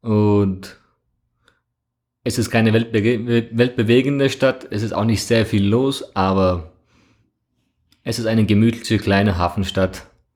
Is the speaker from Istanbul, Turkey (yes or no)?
no; Trabzon, Trabzon Province, Turkey; Genau, ich bin ursprünglich aus Trabzon, aus der Schwarzmeerküstenstadt in der Türkei, Grenzgebiet Georgien.